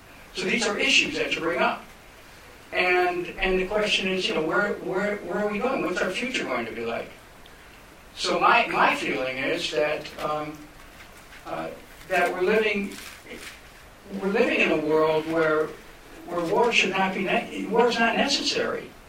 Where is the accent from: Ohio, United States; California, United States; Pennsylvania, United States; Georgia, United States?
Ohio, United States; Cleveland; So I'm from Cleveland, where there's a lot of European ethnics, a lot of veterans groups.